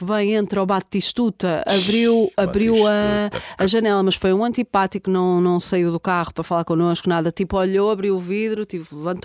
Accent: Viana do Castelo, Portugal; Não, é assim, eu sou de Viana do Castelo, não é?

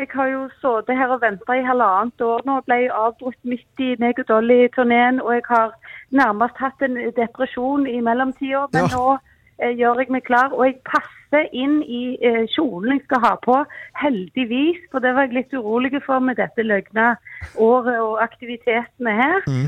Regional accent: Stavanger, Rogaland, Norway; Stavanger.

